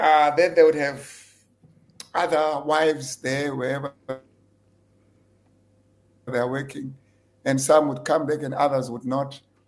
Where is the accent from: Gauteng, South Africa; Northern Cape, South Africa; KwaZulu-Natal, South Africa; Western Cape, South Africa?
Western Cape, South Africa; Guguletu; And I know when I grew up in Guguletu, having a child was fashionable.